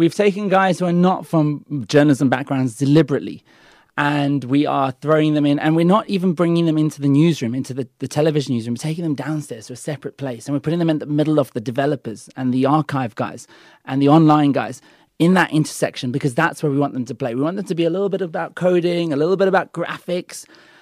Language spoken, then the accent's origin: English; Australia; also born or lived in United Kingdom; now in South Africa; I was born in the UK and I was raised in Australia and I choose to be here.